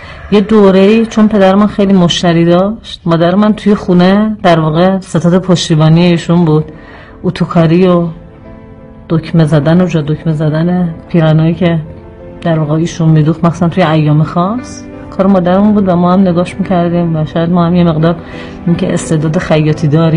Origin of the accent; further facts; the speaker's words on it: Tehran, Tehran Province, Iran; born there; اول شهریور 48 تو منطقه نازیاباد تهران به دنیا اومدم. فکر کنم یکی از محله‌های قدیمی تهرانه